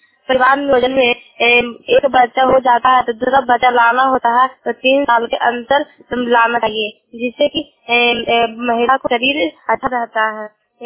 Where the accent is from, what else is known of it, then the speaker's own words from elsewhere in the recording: Bihar, India; नलला के निवासी हूँ, प्रखंड की और मैं बिहार राज्य की हूँ।